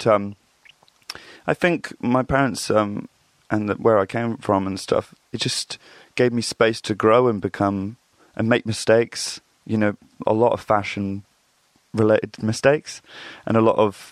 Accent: Reading, South East England, United Kingdom; I grew up in Reading, Berkshire, which I've kind of always thought is kind of a little bit of, it's kind of everywhere and nowhere at the same time. It looks like any other town, suburban town in the UK

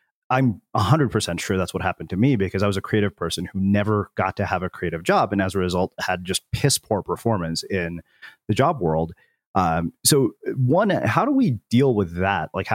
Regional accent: India; I was like, I'm Indian. Of course I think that.

